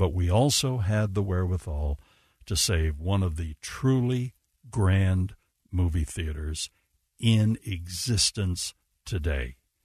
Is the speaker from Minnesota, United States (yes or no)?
no; Mill Creek, Utah, United States; at least from the time I was 10 years old forward, I was raised in Mill Creek, and I remember the old meeting house.